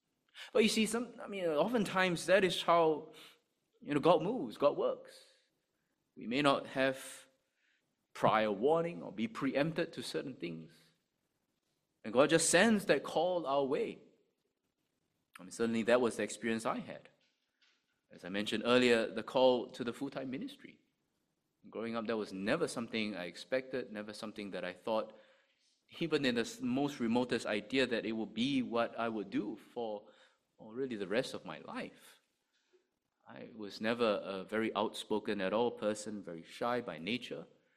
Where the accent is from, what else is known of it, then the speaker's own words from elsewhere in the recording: Singapore; now in Sydney, Australia; it's here in Singapore, there's no reason why I should move anywhere else.